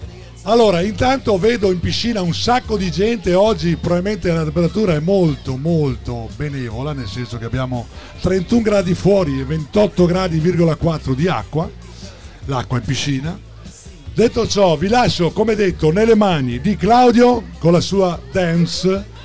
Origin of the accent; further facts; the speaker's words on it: Rovigo, Veneto, Italy; born there; Io sono un inglese che è nato a Rovigo.